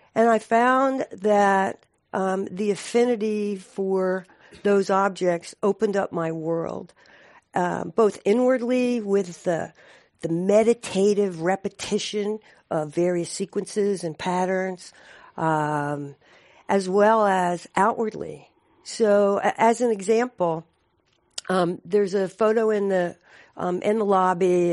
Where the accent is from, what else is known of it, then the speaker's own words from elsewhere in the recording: East Coast, United States; now in US West Coast; I'm originally from the East Coast and was drawn to the West Coast because I have an affinity for technology.